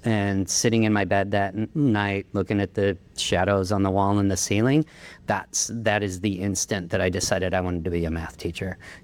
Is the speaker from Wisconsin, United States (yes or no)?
no; Chicago, Illinois, United States; It actually goes back to where I'm really from, Chicago.